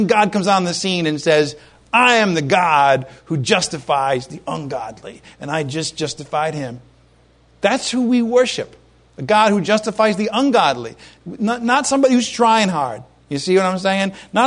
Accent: Providence, Rhode Island, United States; I'm Irish. What can I do? All right. From Providence, no less. Providence, Rhode Island. Good place to be from.

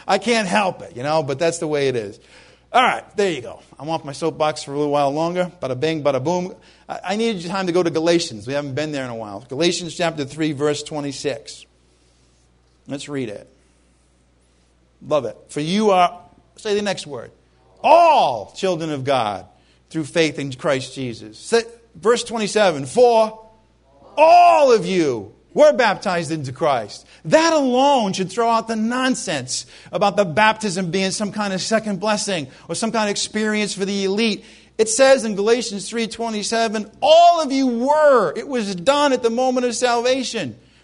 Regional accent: Rhode Island, United States; When I was growing up in Rhode Island, it was a Catholic thing.

